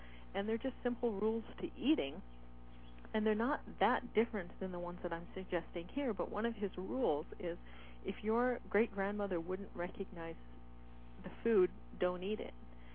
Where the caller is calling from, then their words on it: Seattle, Washington, United States; I mean, I'm speaking from Seattle, and so I realize that that's not, most people around the country do not have the luxury that we have here.